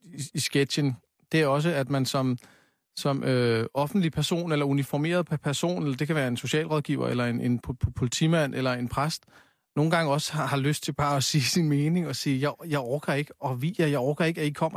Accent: Copenhagen, Capital Region, Denmark; Altså, jeg er vokset op på Amager

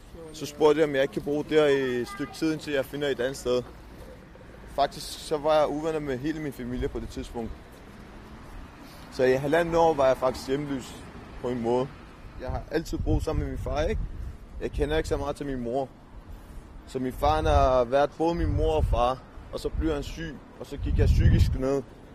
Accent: Iran; now in Denmark; Jeg flygtede fra Iran.

